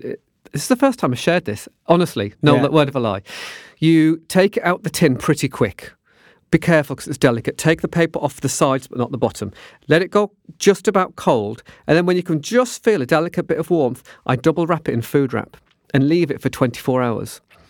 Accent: Durham, North East England, United Kingdom; also born or lived in Yorkshire; Because I'm a Yorkshire lad who grew up in Durham.

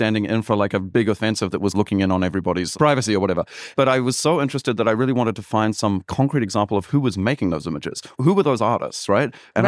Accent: New Zealand; So I grew up in New Zealand, but all of my ancestors did things which I find complicated and difficult.

